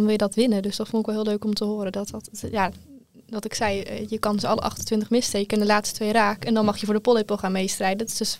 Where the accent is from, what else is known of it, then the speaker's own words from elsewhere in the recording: Zeeland, Netherlands; Ik ben wel Zeeuws, maar ik kan niet heel goed Zeeuws hoor.